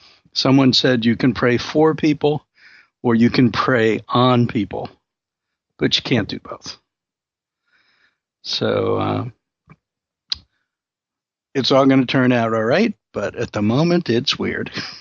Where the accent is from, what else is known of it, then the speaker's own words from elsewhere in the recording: New York, United States; and also because I come from Brooklyn